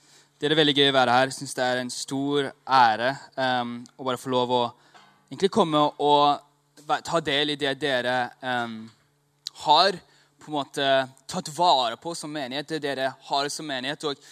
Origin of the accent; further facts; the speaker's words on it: Thailand; now in Norway; Jeg har vokst opp I Thailand.